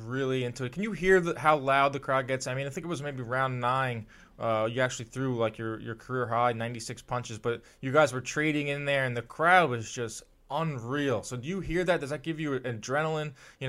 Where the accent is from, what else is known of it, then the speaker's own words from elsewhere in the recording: Brooklyn, New York, United States; And I'm from Brooklyn, so I know, you know, the kind of the heartbeat of the crowd